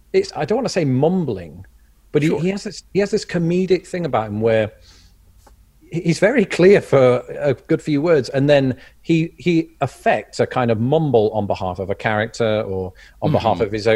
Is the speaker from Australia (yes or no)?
no; England, United Kingdom; growing up in England, I've only visited Scotland once.